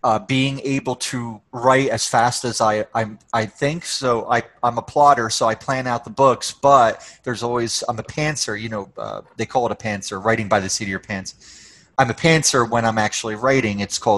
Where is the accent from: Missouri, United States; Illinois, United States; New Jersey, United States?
New Jersey, United States; moved away as an adult; also born or lived in New York City; now in Calgary, Canada; Well, I live in Calgary, which is in Alberta, right above Montana. So I grew up in New Jersey, lived in New York City for a number of years, and then moved here in 2003.